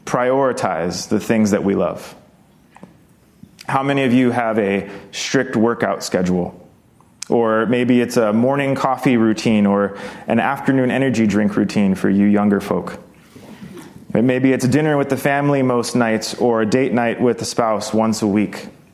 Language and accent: English; Hawaii, United States; You see, growing up in Hawaii, we had a plethora of huge, disgusting, flying roaches.